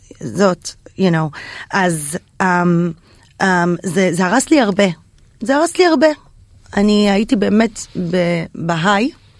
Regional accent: Los Angeles, California, United States; זאת אומרת שיום לפני, היא ב-LA, שזה הבית שלי. גדלתי שם 20 שנה.

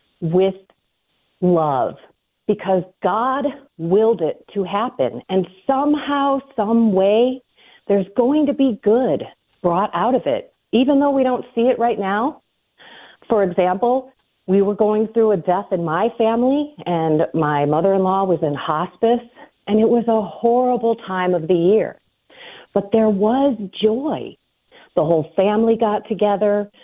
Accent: Chicago, Illinois, United States; And you mentioned we're from the Chicagoland area.

